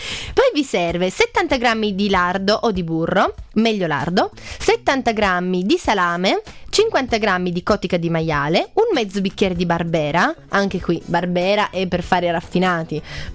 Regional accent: Piedmont, Italy; io, che sono del Piemonte occidentale, non avevo mai sentito parlare della panissa

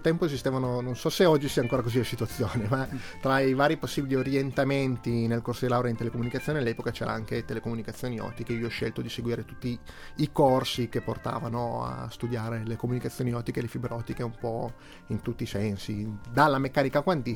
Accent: Savigliano, Piedmont, Italy; nella mia città natale, Savigliano

